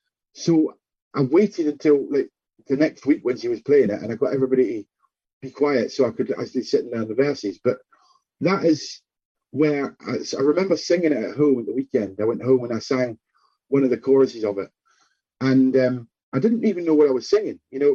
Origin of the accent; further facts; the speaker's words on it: Scotland, United Kingdom; the one thing I missed was everybody around me being Scottish, the accent.